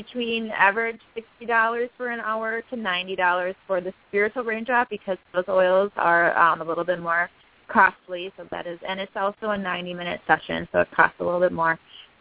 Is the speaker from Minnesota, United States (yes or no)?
yes; New Ulm, Minnesota, United States; I just moved back this past year to my hometown where I grew up in New Ulm.